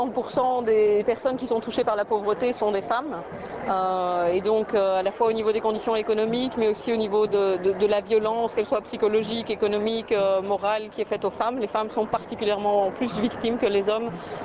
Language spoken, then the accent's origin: French; Brussels, Belgium; Et on vient pas de très loin en fait, on vient de Bruxelles.